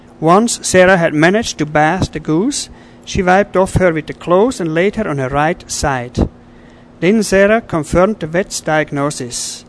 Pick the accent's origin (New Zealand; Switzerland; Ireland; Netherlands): Switzerland; Zurich; English is a second language; moved away as an adult; now in United States; Yeah, I am from Switzerland, Zurich, Switzerland, the German part, and I grew up there and I came over about 23 years ago. Since then I am working here at Disneyland